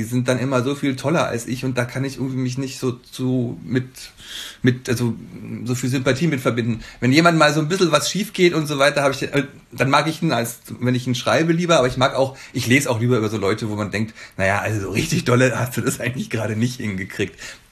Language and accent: German; Bavaria, Germany; now in Berlin, Germany; Also ich komme ja aus Bayern, wie gesagt, und ich bin 95 nach Berlin gekommen, bin also jetzt seit über 25 Jahren hier